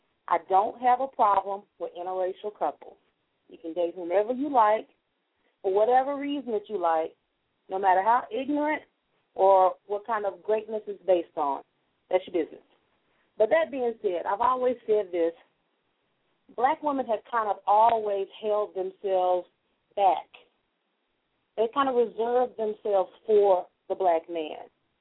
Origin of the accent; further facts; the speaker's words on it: Dallas, Texas, United States; you know I'm from Dallas, Texas.